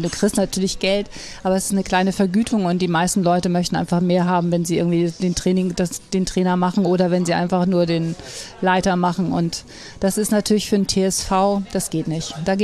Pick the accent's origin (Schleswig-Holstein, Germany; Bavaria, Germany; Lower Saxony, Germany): Schleswig-Holstein, Germany; Bornhöved; ich komme eigentlich aus Bornhöwe, das ist zwischen Segeberg, Plön, so. Kiel, Neumünster.